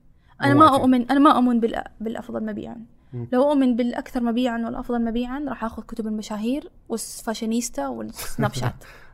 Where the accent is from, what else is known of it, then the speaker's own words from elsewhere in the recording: Saudi Arabia; مو كبنت، كسعودية